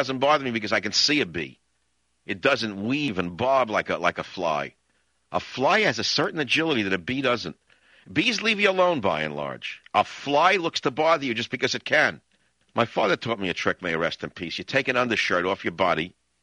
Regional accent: New York, United States; What did I know? I was a kid from New York. I had no idea.

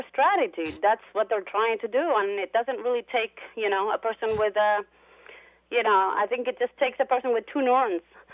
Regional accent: Kosovo; English is a second language; I'm from Kosovo, and I really wanted to thank you.

